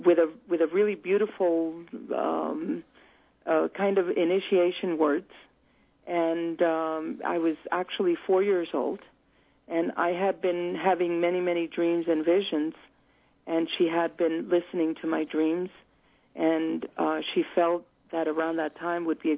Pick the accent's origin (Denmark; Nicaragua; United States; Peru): Nicaragua; I'm born and raised in Nicaragua.